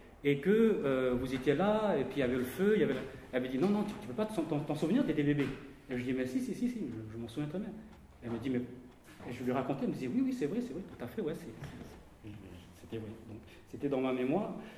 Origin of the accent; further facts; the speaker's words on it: Canala, New Caledonia; J'ai grandi à Kanala